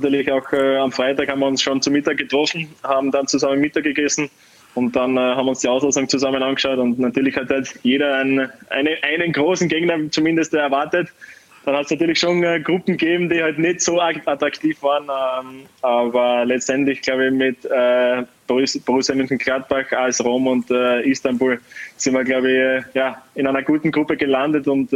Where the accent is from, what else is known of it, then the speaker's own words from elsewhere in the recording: Austria; also als Österreicher ist es immer das Ziel, dass man in der A-Nationalmannschaft spielen darf.